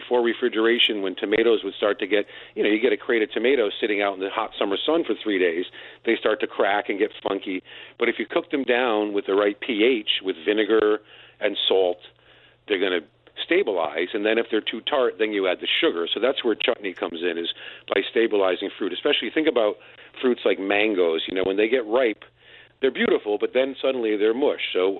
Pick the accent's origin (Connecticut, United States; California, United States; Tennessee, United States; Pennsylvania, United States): Connecticut, United States; New Haven; I grew up in New Haven, Connecticut. I'm Italian-American, but my stepfather is Puerto Rican. My neighborhood was very mixed, and I was exposed to all kinds of foods.